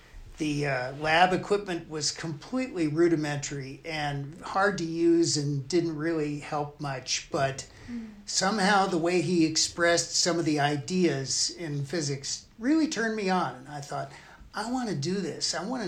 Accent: Los Angeles, California, United States; born there; I was born in Los Angeles, and I've been in the Valley, in or around the Valley

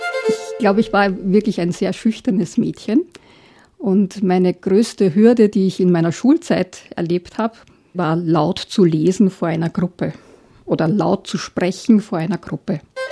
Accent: Vienna, Austria; Ich bin aufgewachsen in Wien, in Floridsdorf, in einer Familie, die nicht sehr religiös war.

